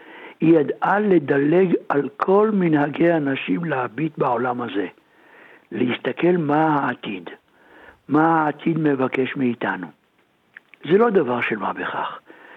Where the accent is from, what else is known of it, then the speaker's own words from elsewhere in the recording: Jerusalem, Jerusalem District, Israel; אני מדבר בירושלים, בבית ישראל, היה רק שני חדרים.